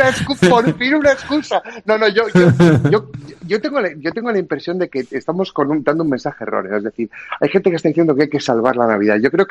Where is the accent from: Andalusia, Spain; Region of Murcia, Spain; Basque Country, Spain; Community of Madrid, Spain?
Basque Country, Spain; Bermeo; recordad que soy de Bermeo y nosotros nos gusta cantar y cantar por las calles.